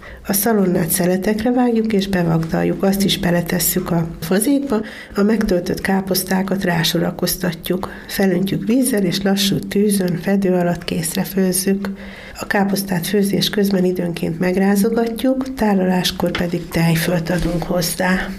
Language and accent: Hungarian; Szabolcs-Szatmár-Bereg, Hungary; Ugye én Szabolcs megyéből származom